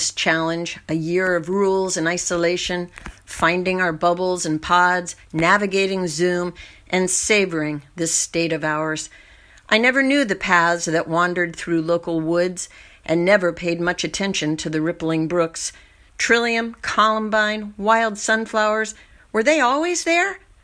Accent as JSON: {"language": "English", "town": "South Burlington", "region": "Vermont", "country": "United States", "said": "from South Burlington, Vermont."}